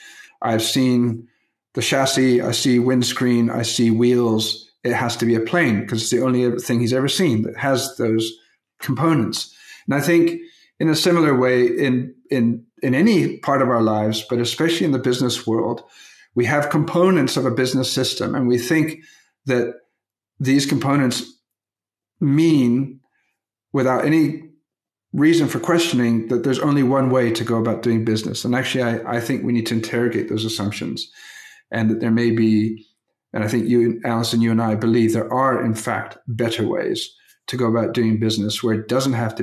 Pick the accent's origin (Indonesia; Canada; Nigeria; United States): Indonesia; Papua; let me start with a story from my days growing up in Papua. Now, in the region I grew up in, there's really two ways to get around, either by small aircraft or on foot. There was no roads.